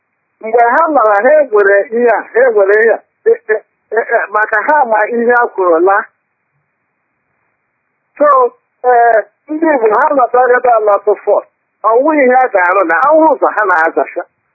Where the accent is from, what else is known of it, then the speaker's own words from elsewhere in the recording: Yorktown, Virginia, United States; I'm from Yorktown, Virginia.